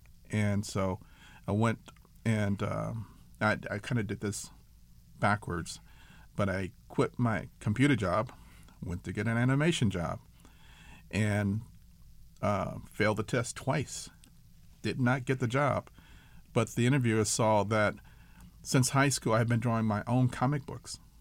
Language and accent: English; Los Angeles, California, United States; born there; I was born in Los Angeles, in a part of the town that people call South Central, but it was like, at the time, it was just Los Angeles, about 54th and Vermont, 59th and San Pedro, that area.